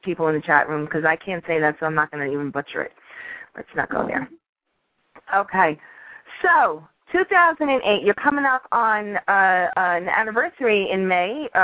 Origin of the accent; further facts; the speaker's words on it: New York, United States; We grew up in New York, too. We never had driver's licenses until you have to move somewhere.